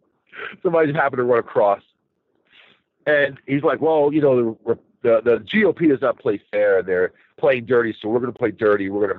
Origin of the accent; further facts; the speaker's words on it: El Paso, Texas, United States; born there; And by the way, I was born in El Paso, Texas, man. In 1966, in the desert